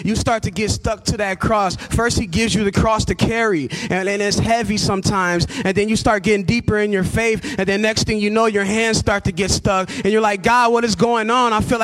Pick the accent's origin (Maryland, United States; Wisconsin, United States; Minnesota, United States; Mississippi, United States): Wisconsin, United States; Milwaukee; This is my city. I'm from Milwaukee. I'm not letting the devil come to where my family is